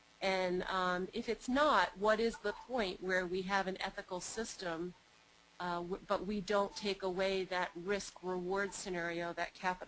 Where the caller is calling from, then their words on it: New York City, New York, United States; I'm calling from New York City, and I'm a business school professor here in the United States.